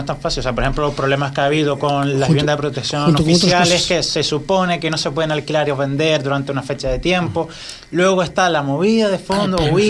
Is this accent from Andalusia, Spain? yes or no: no; Gran Tarajal, Canary Islands, Spain; También miré en mi pueblo, en Gran Tarajal, directamente no había.